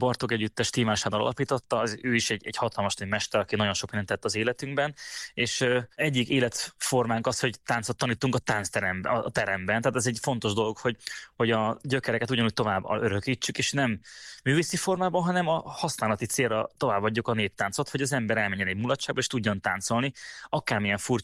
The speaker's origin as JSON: {"language": "Hungarian", "town": "Békéscsaba", "region": "Békés", "country": "Hungary", "tie": "born or raised there", "also_born_or_lived": "Oradea", "said": "nagyon sokat töltöttem a gyerekkorom az életemet, tehát ott nevelkedtem föl, minden nyáron ott voltunk a nagyszülőknél, és nagyon sokat jártunk oda rokonokhoz, Békés Csabán éltünk, és hát rengeteget jártunk át."}